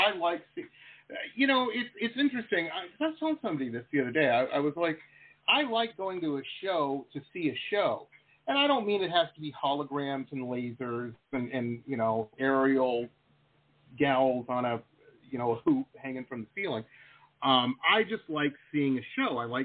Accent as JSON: {"language": "English", "town": "Detroit", "region": "Michigan", "country": "United States", "tie": "born or raised there", "said": "I grew up in Metro Detroit."}